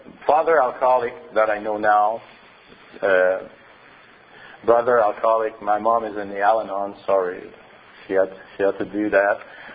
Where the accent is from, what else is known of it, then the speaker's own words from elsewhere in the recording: Montreal, Quebec, Canada; English is a second language; I'm from Montreal. I'm from east side. I'm from Ville d'Anjou.